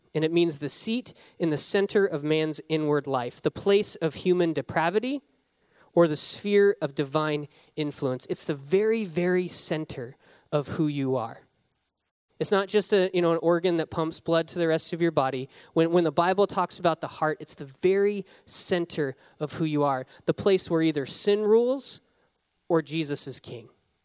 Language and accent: English; Wyoming, United States; also born or lived in Nova Scotia, Canada; So I grew up in Wyoming. You guys know that. And then I lived in super rural Nova Scotia, Canada.